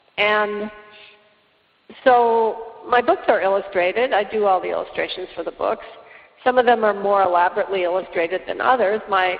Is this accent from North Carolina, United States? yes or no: no; Denver, Colorado, United States; I had a very quite normal childhood. I lived in Denver, Colorado.